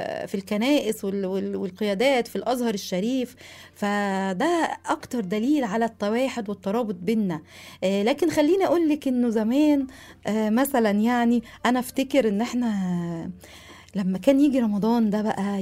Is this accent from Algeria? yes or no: no; Aswan Governorate, Egypt; بما ان انا من الصعيد يعني من أسوان وأشرفنا الأصل